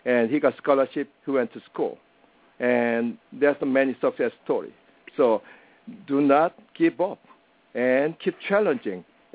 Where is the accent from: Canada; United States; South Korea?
South Korea; When I grew up in Korea